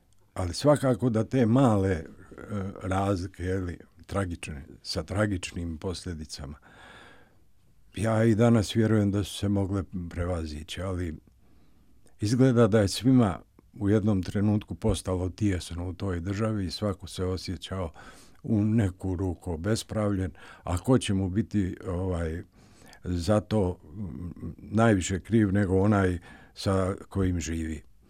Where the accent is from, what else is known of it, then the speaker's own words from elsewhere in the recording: Kalinovik, Republika Srpska, Bosnia & Herzegovina; now in Novi Sad, Serbia; I to iz Sarajeva u moj zavičaj okolinu Kalinovika i Uloga do odlaska u Vojvodinu, u Bačku, u Vrbas.